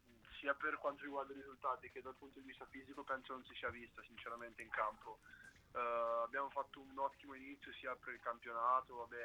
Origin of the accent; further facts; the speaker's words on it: Senigallia, Marche, Italy; sono di Senigallia, i miei sono di Ancona